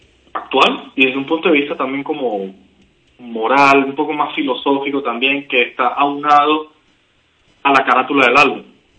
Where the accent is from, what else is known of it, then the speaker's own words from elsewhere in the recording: Venezuela; moved away; que es lo que nos ocurre a nosotros como banda, los que nos fuimos de Venezuela